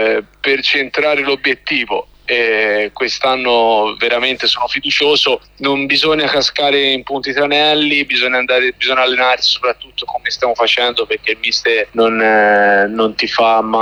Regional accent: Livorno, Tuscany, Italy; born there; Per tanto amore verso la città dove siamo nati, perché giocare a Livorno per un livornese penso sia il massimo

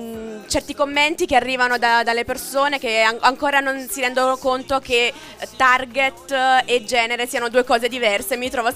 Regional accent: Campania, Italy; moved away; sono originaria della Campania, vicino a Napoli, però mi sono trasferita in Piemonte ormai da 3 anni e quindi vivo lì.

